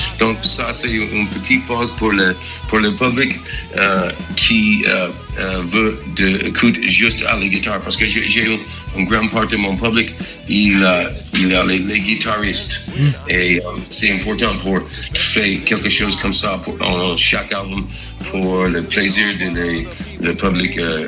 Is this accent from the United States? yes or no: yes; Texas, United States; French is a second language; Mais j'adore la country music parce que je viens de Texas, donc c'est important.